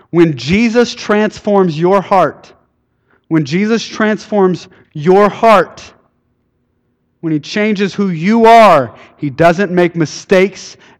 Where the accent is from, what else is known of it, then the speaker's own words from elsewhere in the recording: Brazoria, Texas, United States; No, it's in Texas, and it's south of Houston, right before you get to Freeport.